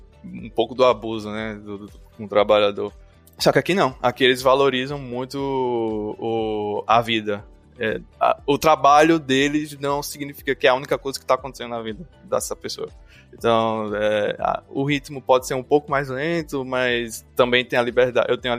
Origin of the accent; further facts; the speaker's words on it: Maceió, Alagoas, Brazil; moved away; Eu vim de Maceió, né? Então, apesar de ser uma cidade teoricamente grande, não tinha muita coisa que fazer além de praia e shopping.